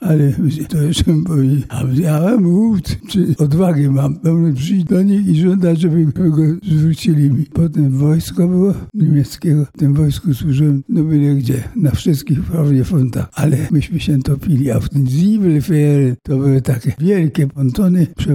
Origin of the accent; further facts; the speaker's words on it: Świętochłowice, Silesian Voivodeship, Poland; znaleźli wreszcie potem w Świętochłowicach mieszkanie. I tak wychowaliśmy się w Świętochłowicach, a do gimnazjum chodziłem do Nowego Bytomia, tam zdawałem maturę